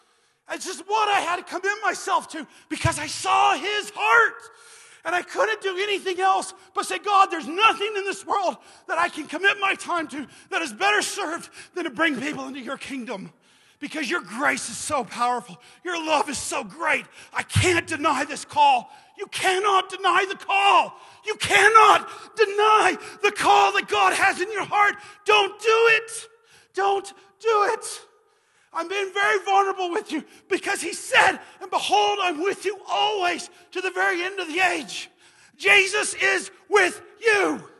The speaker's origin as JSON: {"language": "English", "town": "Pagosa Springs", "region": "Colorado", "country": "United States", "tie": "born or raised there", "said": "It's not, I'm from Pagosa. I grew up here. I didn't know a whole lot of stuff."}